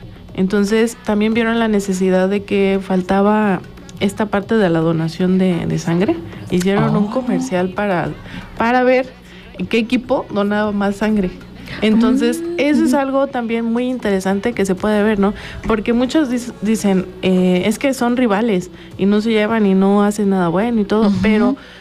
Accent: Mexico; es parte ya de nuestra identidad como mexicanos, que ya lo tenemos muy, muy, muy arraigado en nuestro ser

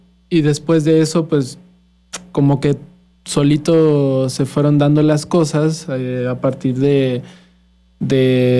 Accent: Yautepec, Morelos, Mexico; Pues yo nací en San Carlos, específicamente en Yautepec, Morelos. Bueno, ya más específico en una unidad habitacional. Y pues ahí crecí la mayor parte de mi vida.

